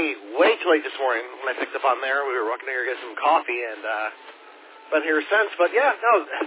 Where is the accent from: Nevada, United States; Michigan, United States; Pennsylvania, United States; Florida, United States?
Nevada, United States; Las Vegas; Yeah, so I'm here from Las Vegas, Nevada.